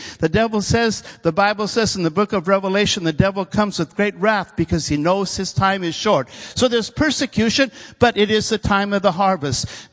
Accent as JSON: {"language": "English", "country": "United States", "lives_now": "Hong Kong", "said": "this is the flag of the city I live in, Hong Kong. And of course, I came from America."}